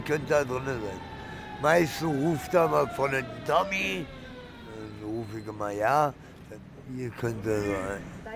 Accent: Germany; also born or lived in Italy; Ich bin in Italien geboren, sagen wir mal so.

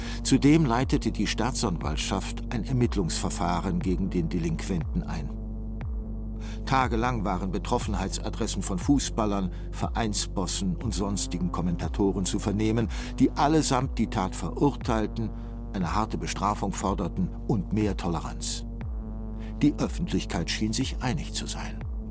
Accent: Cologne, North Rhine-Westphalia, Germany; In meiner Heimatstadt Köln gehörten und gehören schwarze Menschen, Ostasiaten oder Menschen aus Klein- und Vorderasien zum Straßenbild.

